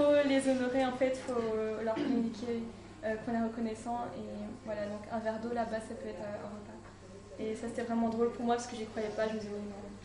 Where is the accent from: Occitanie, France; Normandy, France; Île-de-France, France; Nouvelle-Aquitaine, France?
Île-de-France, France; Paris; je viens de Paris, mais en France c'est tellement laïque partout